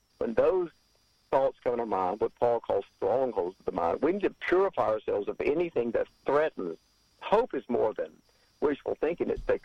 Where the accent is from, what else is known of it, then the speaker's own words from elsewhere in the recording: Atlanta, Georgia, United States; I grew up in Atlanta. So it's wonderful to be a part.